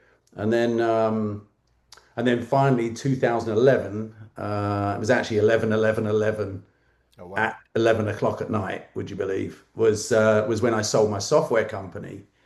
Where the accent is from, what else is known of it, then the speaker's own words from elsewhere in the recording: United Kingdom; also born or lived in Florida; now in United States; Then I moved to the US, and one of the, you know, I found, I previously lived in Florida. I found that one of the ways that you can move to America as a Brit